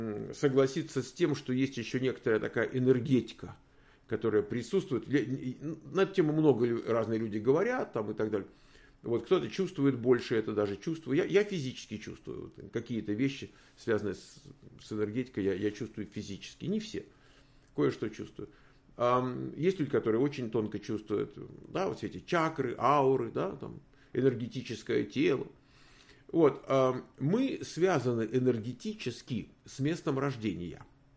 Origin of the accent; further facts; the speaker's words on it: Moscow, Russia; я вырос в Москве. Это громадный город, там, было по тем временам, там, не знаю, там 5, 8, 10 миллионов человек, так город рос. Поэтому какая моя малая родина? Ну, вот, может быть, Лефортово, там район, где я там жил